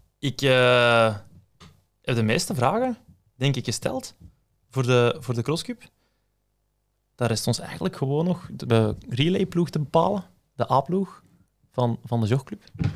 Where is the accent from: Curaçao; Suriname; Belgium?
Belgium; Flanders; En je komt als Vlaming in Hanuit.